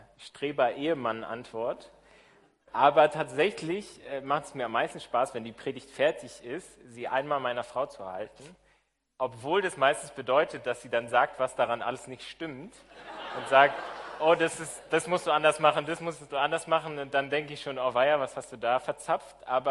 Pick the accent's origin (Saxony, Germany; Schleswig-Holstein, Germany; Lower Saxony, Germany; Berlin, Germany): Berlin, Germany; Ich komme aus Berlin. Ich bin in der Baptistengemeinde in der Bergmannstraße in Kreuzberg groß geworden. Ich wohne aber eigentlich in Pankow.